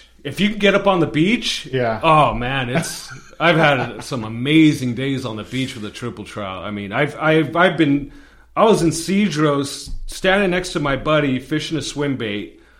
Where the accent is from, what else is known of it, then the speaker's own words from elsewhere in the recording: Covina, California, United States; I grew up mostly in Covina.